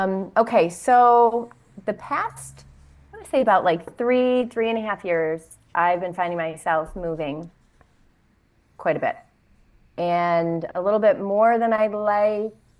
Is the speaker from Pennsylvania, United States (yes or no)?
no; New York, United States; also born or lived in Florida; my family is in New York. I grew up in New York, so I do frequent New York quite a bit because, you know, I love my family and we're close.